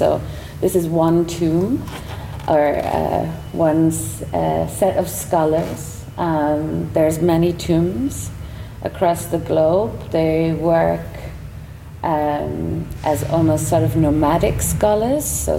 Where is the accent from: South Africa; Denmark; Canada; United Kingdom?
United Kingdom; which I'm British